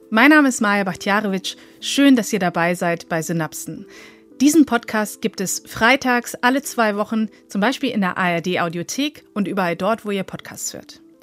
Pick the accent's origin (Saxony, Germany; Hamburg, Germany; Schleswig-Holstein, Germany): Schleswig-Holstein, Germany; Kiel; So, pass mal auf, wir kommen ja beide aus Kiel.